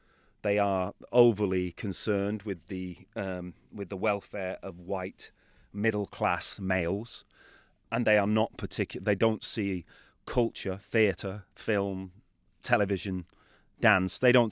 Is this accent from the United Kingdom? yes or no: yes; United Kingdom; It was a huge challenge for a British actor to be totally surrounded by American actors who were simply speaking how they